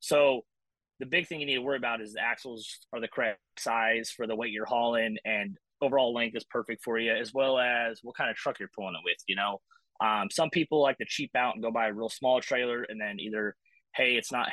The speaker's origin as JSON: {"language": "English", "region": "Idaho", "country": "United States", "tie": "born or raised there", "lives_now": "Texas", "said": "because I grew up in Idaho, so Bully Dog was our thing there that we used. So I've been good friends with them. And then I eventually moved to Texas and became a diesel mechanic."}